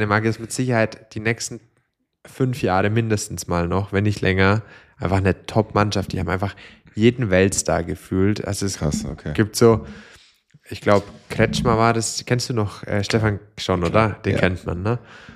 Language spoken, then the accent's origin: German; Gerolzhofen, Bavaria, Germany; ich meine, bei uns in Deutschland, ich komme ja aus Gerolzhofen